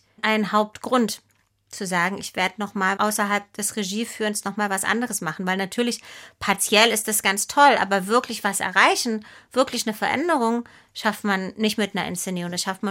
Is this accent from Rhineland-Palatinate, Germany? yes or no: no; Stendal, Saxony-Anhalt, Germany; ich war mit 14 im Theaterjugendclub in meiner Heimatstadt Stendal in Sachsen-Anhalt